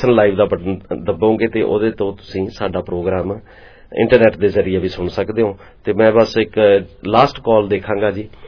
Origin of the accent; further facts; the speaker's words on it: Punjab, India; now in Jalandhar, India; ਮੇਰਾ ਪਿੰਡ ਮਾਨਸਾ ਜ਼ਿਲ੍ਹੇ ਚ ਆ ਜੀ, ਮੇਰਾ ਪਿੰਡ … ਦੇ ਪਿੰਡ ਤੇ ਸਾਡੇ ਪਿੰਡ ਬਸ ਵਿਚਾਲੀ ਸੜਕ ਹੈ। ਨਾ ਬਾਈ ਜੀ, ਮੈਂ ਜਲੰਧਰ ਹੁੰਦਾ ਜੀ।